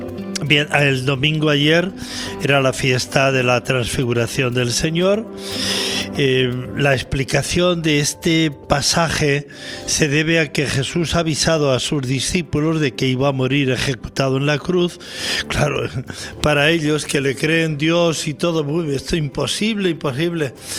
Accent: Spain

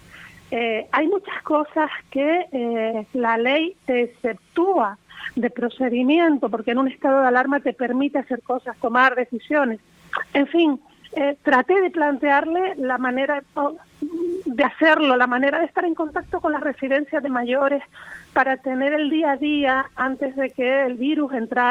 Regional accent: La Orotava, Canary Islands, Spain; sabes que soy de la Orotava.

